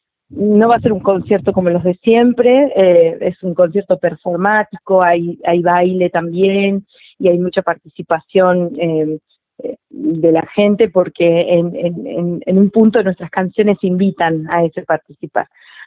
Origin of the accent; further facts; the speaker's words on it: Catamarca, Argentina; yo puedo ver con total respeto y con admiración lo que se hace en mi tierra, ¿no?, en Catamarca.